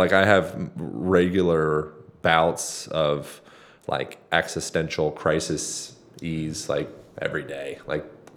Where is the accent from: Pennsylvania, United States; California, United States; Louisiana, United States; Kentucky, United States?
Pennsylvania, United States; Lancaster; Amish country, Lancaster, Pennsylvania.